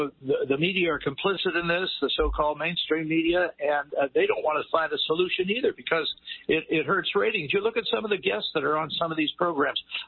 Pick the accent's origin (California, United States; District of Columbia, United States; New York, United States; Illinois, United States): District of Columbia, United States; Washington; When I was growing up in Washington, D.C., there were socialites who threw parties